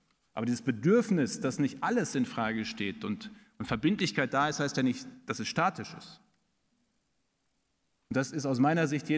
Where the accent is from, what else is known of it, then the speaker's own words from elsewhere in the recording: North Rhine-Westphalia, Germany; dass das Ganze dann noch in Westfalen stattfindet. Freut mich natürlich als Westfale auch ganz besonders.